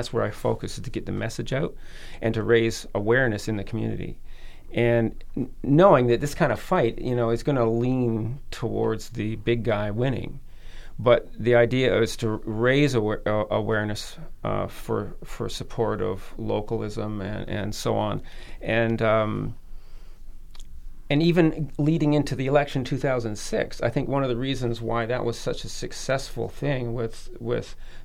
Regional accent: St. Catharines, Ontario, Canada; now in Guelph, Canada; Well, I grew up in St. Catharines

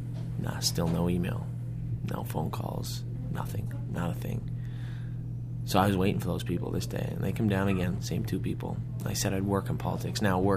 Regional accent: Prince Edward Island, Canada; born there; moved away as an adult; also born or lived in Windsor / Ottawa / Montreal / Detroit; now in Cobourg, Canada; I was born in Prince Edward Island in 1976. Mm-hmm. I moved to Ontario 19 years ago to work in the horse racing sector. I lived in Windsor, Ottawa, Montreal, Detroit. I bounced around everywhere and settled back in Cobourg

